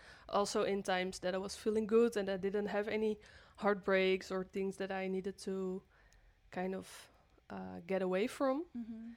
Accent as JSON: {"language": "English", "region": "Groningen", "country": "Netherlands", "second_language": "English", "said": "I'm from Netherlands, from the north, from Groningen."}